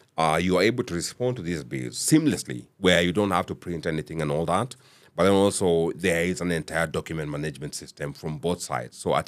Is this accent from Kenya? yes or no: yes; Nakuru, Nakuru County, Kenya; But I was born in Nakuru, and it's not the nicest place to be. It's sandy as F. And I went to high school in Nakuru as well.